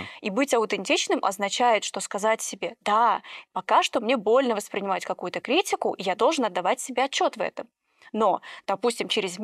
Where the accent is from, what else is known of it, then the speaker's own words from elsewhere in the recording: Uzbekistan; Дело в том, что я из традиционной культуры, я из Узбекистана